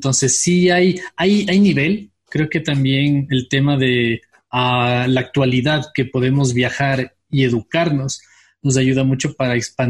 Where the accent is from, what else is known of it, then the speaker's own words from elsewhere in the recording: Ecuador; Que acá, por ejemplo, en mi país casi no hay. Hubo una época que sí hubo cosas muy, muy buenas, pero trabajando con el Estado para series, para cortometrajes